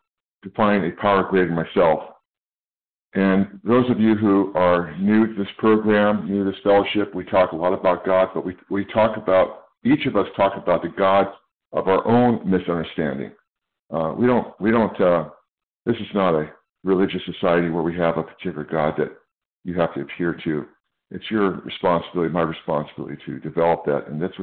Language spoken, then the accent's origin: English; California, United States; I'm from Northern California.